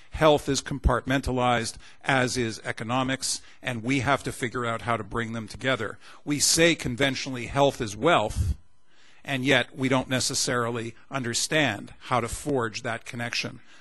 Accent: Canada; Too often, speaking as a Canadian, of course, one sees metaphors in local terms, we live in a cold climate.

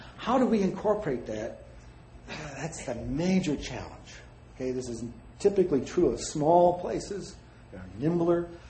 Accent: Michigan, United States; now in Sainte-Anne-de-Bellevue, Canada; You like it down here? I'm from Michigan. You know, I like St. Anne de Bellevue.

